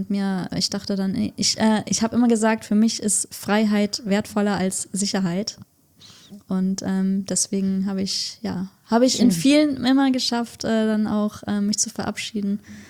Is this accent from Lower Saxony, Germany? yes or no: no; Hamburg, Germany; also born or lived in Indonesia; Ich bin Hamburger Dern, bin zum Großteil hier aufgewachsen, aber habe auch einen Teil meiner Kindheit in Indonesien verbracht, was mich sehr geprägt hat.